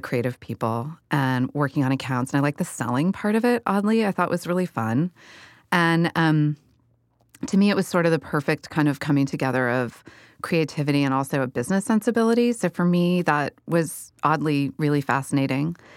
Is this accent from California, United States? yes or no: yes; California, United States; I grew up in the Bay Area